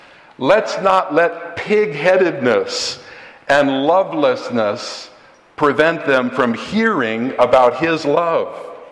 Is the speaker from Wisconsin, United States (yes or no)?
no; California, United States; Obviously, I'm from California, she's from Hawaii